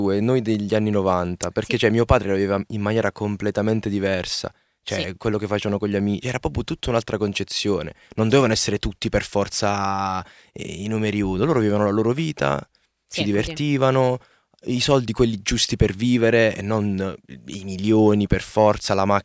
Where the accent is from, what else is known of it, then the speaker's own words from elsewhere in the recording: Grassano, Basilicata, Italy; Io vengo da Grassano, è un paesino della Basilicata, quindi sai, tutte le signore cuciono, fanno i corredi, eccetera.